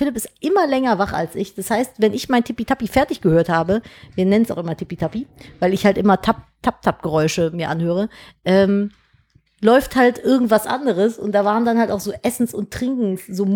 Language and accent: German; Cologne, North Rhine-Westphalia, Germany; Ja, ich bin Kölnerin.